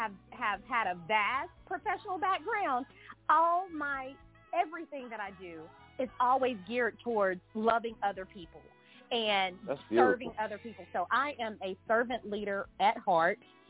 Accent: Tennessee, United States; now in Atlanta, United States; And and so I am in my hometown, but I grew up here with my parents

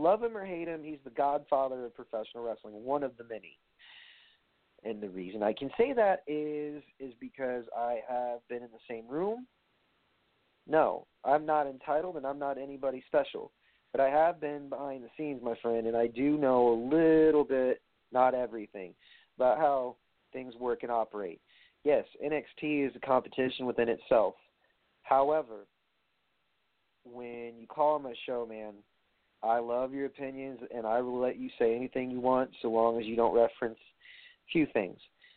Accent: New York, United States; And no, folks, he was not a roommate because we're from New York.

